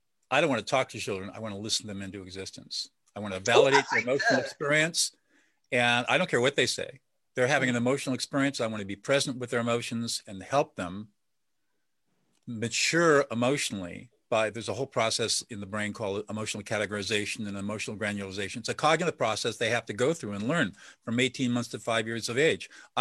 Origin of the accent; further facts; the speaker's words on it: San Marino, California, United States; I grew up in affluence. I mean, I grew up in San Marino. You guys know where that is.